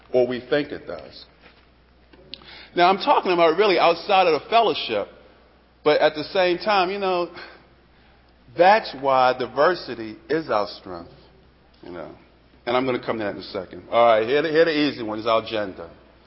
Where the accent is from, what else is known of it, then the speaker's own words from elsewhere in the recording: Baltimore, Maryland, United States; I'm from Baltimore. We always thought that Dundalk was another country.